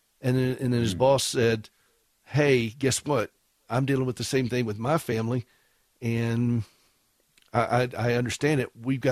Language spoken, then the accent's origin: English; the South, United States; I said potluck because I'm from the South, so I can't help it.